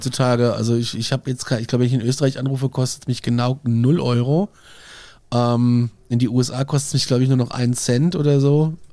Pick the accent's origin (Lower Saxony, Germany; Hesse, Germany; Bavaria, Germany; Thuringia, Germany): Bavaria, Germany; Aschaffenburg; ich bin neulich total dumm hier in Aschaffenburg, in meiner Heimatstadt.